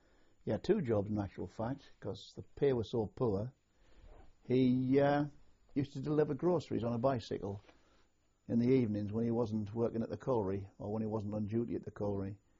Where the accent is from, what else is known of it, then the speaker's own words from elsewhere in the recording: Newcastle upon Tyne, North East England, United Kingdom; born there; Yes, I was born in Newcastle upon Tyne in June 1939.